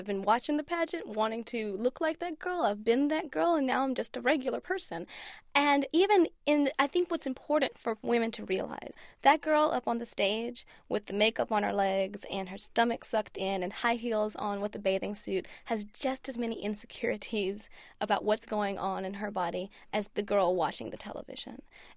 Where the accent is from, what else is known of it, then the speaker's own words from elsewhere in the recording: Virginia, United States; because growing up in Southern Virginia, it was really important to me to be a strong woman.